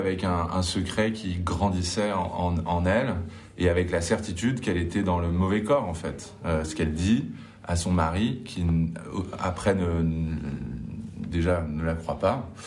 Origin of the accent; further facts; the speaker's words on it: France; comme on dit chez nous en France